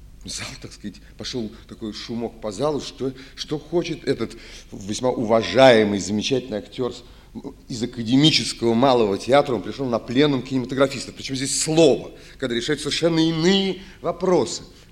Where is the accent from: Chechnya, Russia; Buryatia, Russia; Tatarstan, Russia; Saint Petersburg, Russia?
Saint Petersburg, Russia; я ленинградец, не москвич, может быть, москвичи видели гораздо больше, но я вырастал, так сказать, в Ленинграде